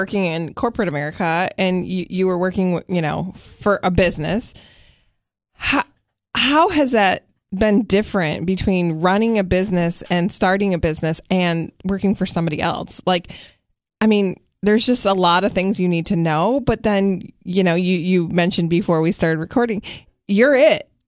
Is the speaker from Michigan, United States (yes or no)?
yes; Michigan, United States; I'm from Michigan, so it was a Meijer, if anybody is familiar with a Meijer.